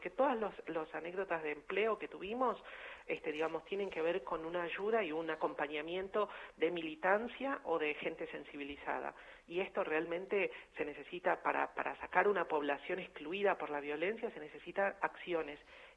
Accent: Buenos Aires, Argentina; also born or lived in Salta; Yo nací en Salta y mi familia migró toda completa conmigo cuando yo era chica aquí a la ciudad de Buenos Aires.

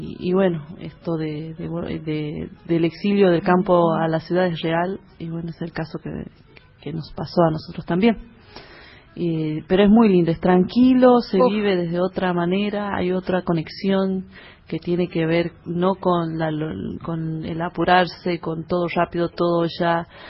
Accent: Salta, Argentina; now in Tilcara, Argentina; para muchos soy salteña, porque con corazón jujeño, no, para mí lo mismo.

